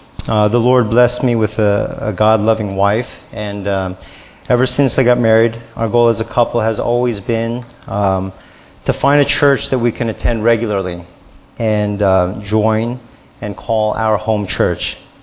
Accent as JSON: {"language": "English", "town": "Hillsboro", "country": "United States", "tie": "born or raised there", "said": "I grew up in Hillsboro, and I attended this high school."}